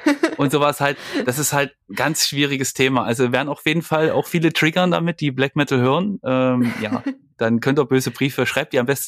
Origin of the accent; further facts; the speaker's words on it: Leipzig, Saxony, Germany; Ich komme ja aus Leipzig, also ich glaube, das habe ich noch gar nicht erwähnt.